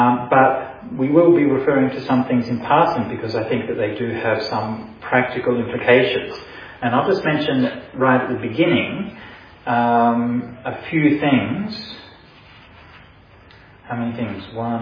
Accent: England, United Kingdom; and I know I'm English.

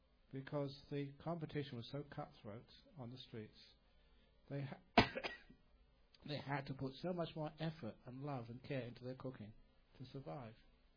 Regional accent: England, United Kingdom; it took a while to as an English person and in the 60s, to accept being hugged by another man.

